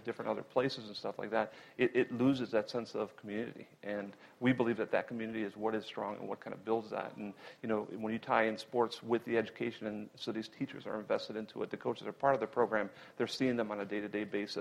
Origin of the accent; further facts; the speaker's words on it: Cleveland, Ohio, United States; I'm from Cleveland, so sorry anybody.